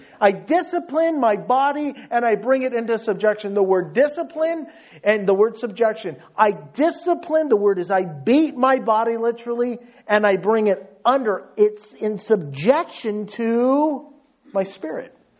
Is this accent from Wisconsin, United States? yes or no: no; Yorba Linda, California, United States; I'm an American. That which I despise, I am. I'm a yuppie. Man, I rip on yuppies. I'm a yuppie. I'm a Yorba Linden yuppie.